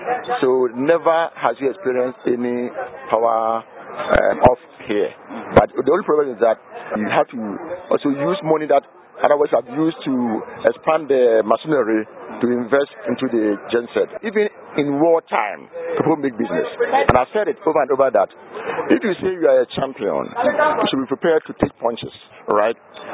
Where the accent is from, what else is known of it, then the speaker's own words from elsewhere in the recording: Ghana; For me, I grew up in Ghana.